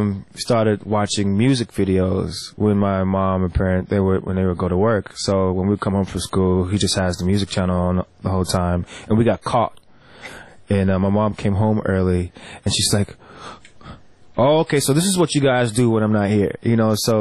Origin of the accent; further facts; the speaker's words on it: North Carolina, United States; also born or lived in Texas / Alaska / Tulsa; now in Los Angeles, United States; Military kid. My dad was in the military, so I was born in Texas. We traveled from Alaska to Tulsa to North Carolina. That's where I was pretty much bred, in North Carolina, raised there.